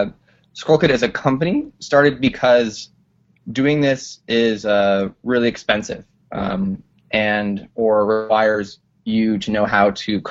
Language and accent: English; Colorado, United States; now in Brooklyn, United States; I'm originally from Colorado. I live in Brooklyn.